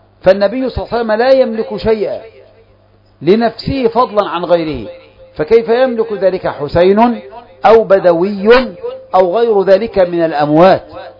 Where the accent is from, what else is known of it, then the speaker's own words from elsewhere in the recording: Egypt; وهذه لفظة دارجة عندنا في مصر، ما أدري في البلدان الأخرى